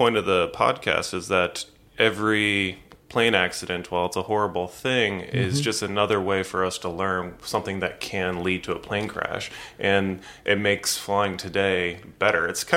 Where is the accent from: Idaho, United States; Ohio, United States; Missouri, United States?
Missouri, United States; St. Louis; I grew up in St. Louis, and I think St. Louis was, I grew up seeing McDonnell Douglas buildings everywhere.